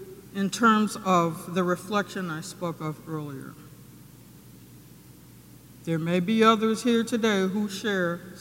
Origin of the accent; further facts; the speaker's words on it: New York, United States; I was raised in New York. I could sit where I wanted